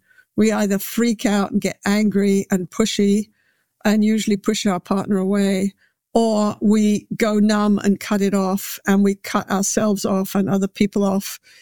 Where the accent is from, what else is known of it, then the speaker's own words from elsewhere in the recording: England, United Kingdom; Being a bit of a rebel myself and being English, I feel entitled to say that.